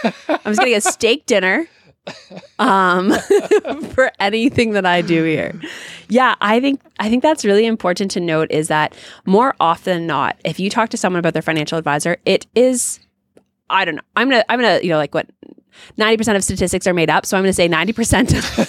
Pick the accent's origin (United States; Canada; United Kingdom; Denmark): Canada; Not only do I have real estate, investment accounts, a Canadian husband, I'm Canadian as well.